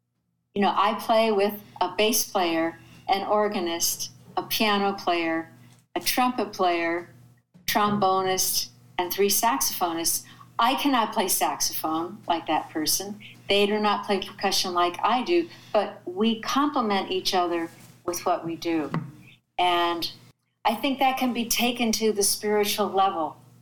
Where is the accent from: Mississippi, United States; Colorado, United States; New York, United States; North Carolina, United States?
Colorado, United States; Alamosa; Growing up in Alamosa, do you know that there were many, many drummers in my first middle school band?